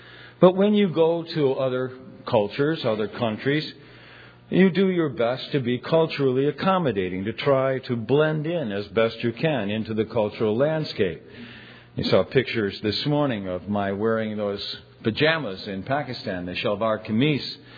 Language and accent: English; Cleveland, Ohio, United States; also born or lived in Canada; I was born in Canada, and I was raised in the Midwest, in Cleveland, Ohio, which is a completely different cultural milieu from New Jersey.